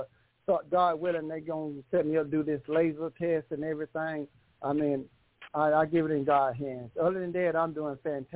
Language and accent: English; South Carolina, United States; I'm from South Kakalaki. Hello.